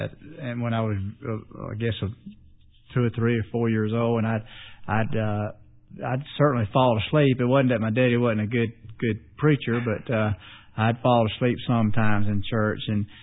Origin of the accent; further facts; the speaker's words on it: Louisville, Kentucky, United States; born there; Yeah, I was born in Louisville, Kentucky, to some wonderful parents